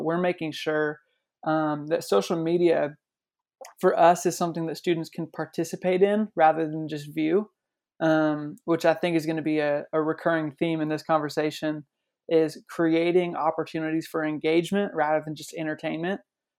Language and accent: English; Washington, United States; moved away as an adult; now in Nashville, United States; I grew up in Washington State, so I was involved in our youth ministry there.